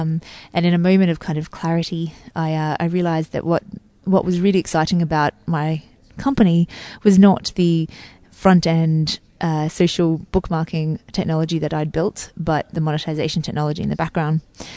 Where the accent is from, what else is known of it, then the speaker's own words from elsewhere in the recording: Sydney, New South Wales, Australia; I'm from Sydney.